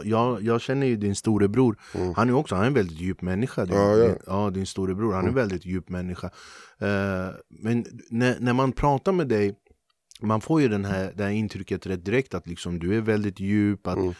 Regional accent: Flemingsberg, Stockholm County, Sweden; jag är från Grantorp, Flemingsberg.

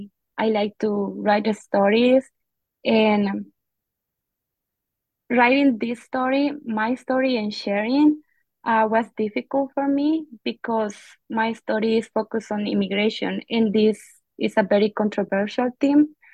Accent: Guatemala; English is a second language; now in United States; Okay, I am from Guatemala. I came to the United States 5 years ago. When I came here, I didn't know any English at all

